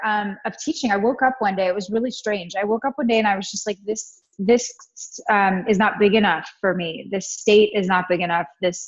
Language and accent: English; Delaware, United States; also born or lived in Pennsylvania; So I'm an East Coast girl. I'm from Delaware. I was born in Pennsylvania and I was raised in Delaware.